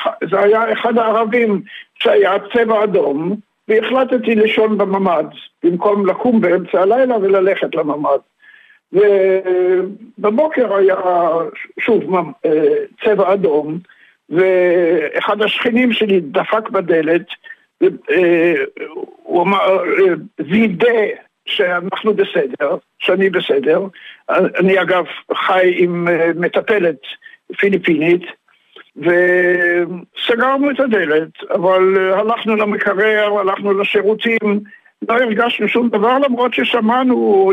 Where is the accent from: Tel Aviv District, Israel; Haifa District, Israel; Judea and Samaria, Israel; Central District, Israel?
Tel Aviv District, Israel; Tel Aviv; also born or lived in Leipzig, Germany; אני נולדתי בשנת 1925, בגרמניה. עליתי ארצה עם המשפחה בשנת 1936, וסיפור למה עלינו ואיך עלינו, וגרתי בתל אביב, וביקרתי בבית ספר עממי, אחר כך בגימנסיה בלפור.